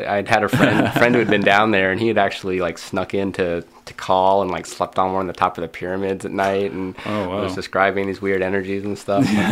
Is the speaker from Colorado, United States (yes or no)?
yes; Durango, Colorado, United States; Durango, Colorado, southwest corner.